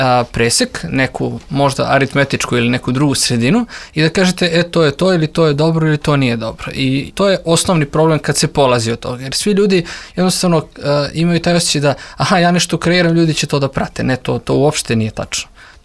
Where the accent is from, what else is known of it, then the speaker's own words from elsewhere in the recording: Kragujevac, Šumadija and Western Serbia, Serbia; Ja sam iz Kragujevca, ako sedim kod kuće u Kragujevcu 360 dana u godini